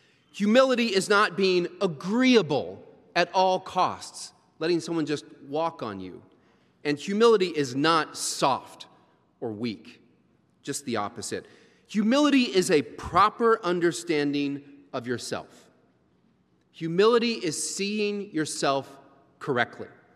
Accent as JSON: {"language": "English", "town": "Louisville", "region": "Kentucky", "country": "United States", "tie": "born or raised there", "said": "I grew up in Louisville, and my parents had this basement that I spent most of my time in."}